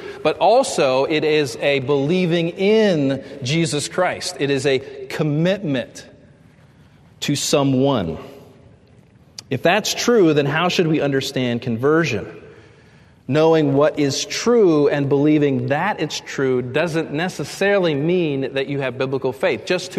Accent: Pittsburgh, Pennsylvania, United States; because I grew up in the Pittsburgh area. Everybody was a Steelers fan.

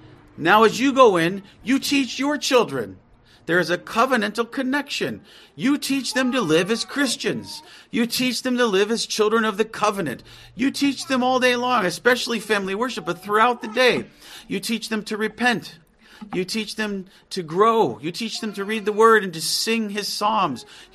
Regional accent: United States; born there; I was born in America

